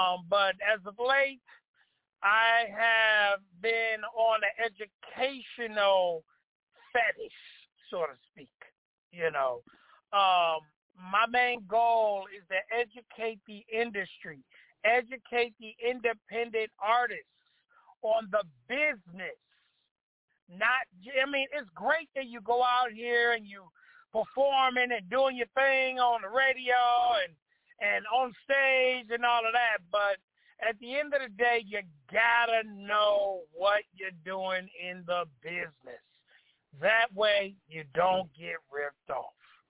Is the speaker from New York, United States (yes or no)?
no; Chicago, Illinois, United States; now in Madison, United States; I'm originally from Chicago, currently residing in Wisconsin, Madison.